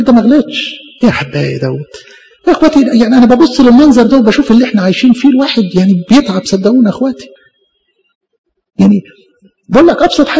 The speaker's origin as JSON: {"language": "Arabic", "country": "Egypt", "said": "حتى اللي كانت طبيعية حتى فينا كمصريين ما بقتش موجودة"}